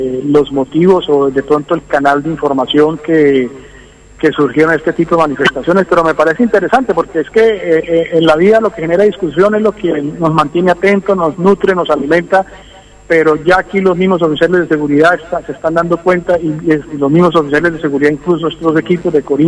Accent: Cúcuta, Norte de Santander, Colombia; also born or lived in Bogotá; Yo soy de Cúcuta, nacido en Cúcuta, pero mucho tiempo en Bogotá.

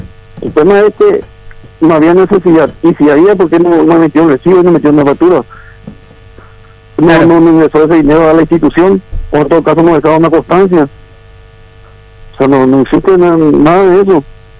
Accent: Paraguay; de cómo somos los paraguayos

